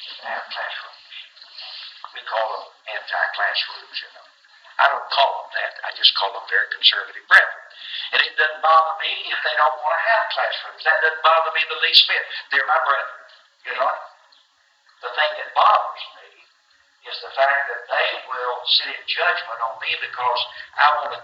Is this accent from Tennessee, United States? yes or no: yes; Tennessee, United States; Now, I'm from West Tennessee, and I held meetings for those little congregations down in West Tennessee